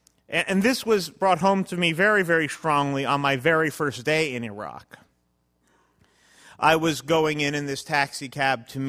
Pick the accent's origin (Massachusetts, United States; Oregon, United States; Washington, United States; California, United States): California, United States; San Francisco; I'm from San Francisco